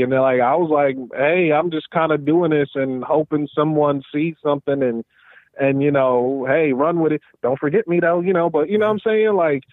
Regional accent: New York, United States; even though I'm a New Yorker all my life, like, I don't know a dad in Staten Island.

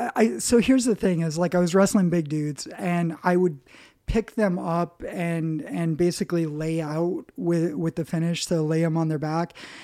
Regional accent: Minnesota, United States; Northern Minnesota, right next to Canada.

